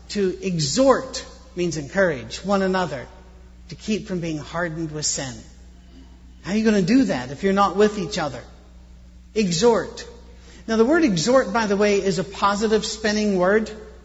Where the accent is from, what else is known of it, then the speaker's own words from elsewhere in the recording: Scotland, United Kingdom; Even though I'm a cynic because I'm Scottish